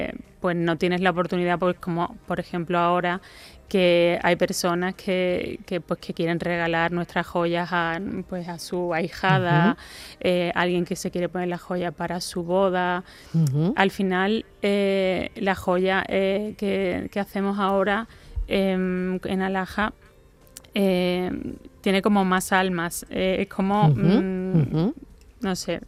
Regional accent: Seville, Andalusia, Spain; soy de Sevilla

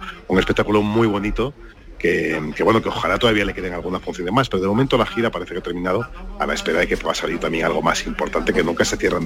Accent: Algeciras, Andalusia, Spain; moved away as an adult; also born or lived in Granada; now in Madrid, Spain; yo he nacido y criado en Algeciras hasta los 18 años. A los 18 me fui a Granada a estudiar Derecho durante 2 años

